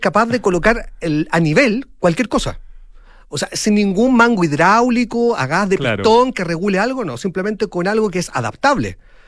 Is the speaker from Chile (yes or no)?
yes; Chile; como buen chileno